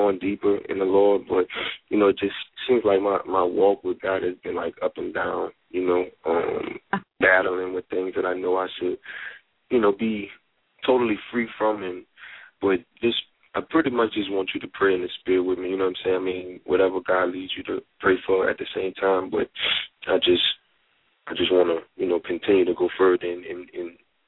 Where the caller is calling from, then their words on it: New Orleans, Louisiana, United States; New Orleans, Louisiana.